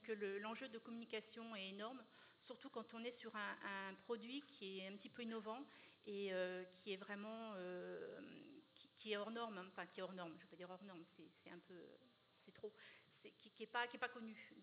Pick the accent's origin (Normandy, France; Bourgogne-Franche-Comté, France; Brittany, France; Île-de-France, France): Île-de-France, France; Moret-sur-Loing; born there; je suis née à Moret-sur-Loing en Seine-et-Marne